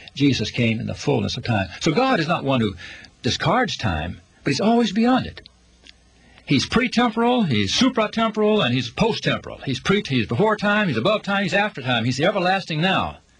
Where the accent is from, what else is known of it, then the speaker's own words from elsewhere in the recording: Georgia, United States; I grew up in Georgia where we had a mountain called Stone Mountain, not very far from us